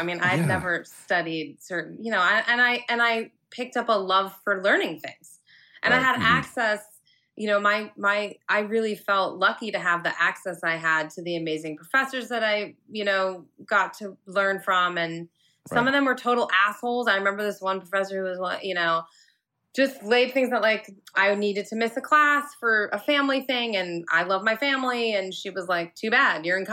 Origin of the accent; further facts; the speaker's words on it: Pittsfield, Massachusetts, United States; I grew up in Western Massachusetts, in Pittsfield. Massachusetts.